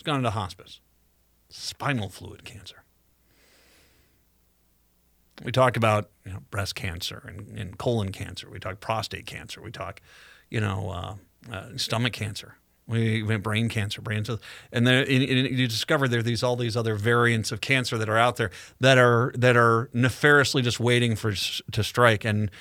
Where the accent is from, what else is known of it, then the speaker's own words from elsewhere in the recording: Wickford, Rhode Island, United States; also born or lived in Minneapolis; I was born here in Minneapolis, St. Paul, Minnesota proud. At a very young age, I moved to Rhode Island. Hey, small state, love your seafood. Lived out there in the town of Wickford, Rhode Island.